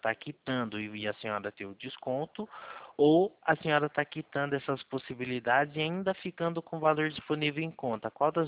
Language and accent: Portuguese; Valinhos, São Paulo, Brazil; Eu sou aqui de Valinhos.